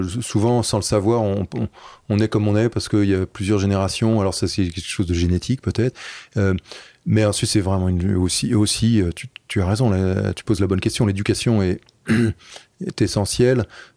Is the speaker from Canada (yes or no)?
no; Paris, Île-de-France, France; moi, j'ai grandi à Paris, mais je passais tout le temps libre que j'avais en Bretagne à naviguer